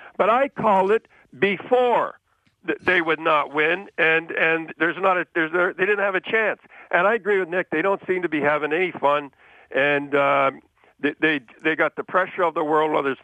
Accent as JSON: {"language": "English", "country": "Canada", "said": "I'm a Canadian, and I'm maybe to the extreme, and I'm ticked off."}